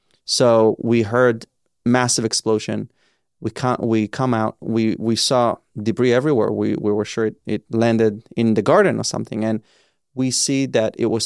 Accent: Israel; I was born and raised in Israel.

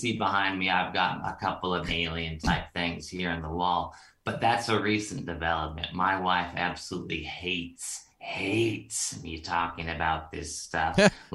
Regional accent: United States; And Tony, at the time, I'm an American.

